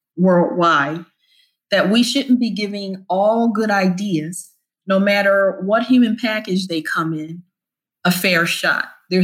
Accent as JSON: {"language": "English", "town": "Philadelphia", "region": "Pennsylvania", "country": "United States", "tie": "born or raised there", "said": "the very polluted community I grew up in Philly, where people had high rates of asthma and all other kinds of diseases"}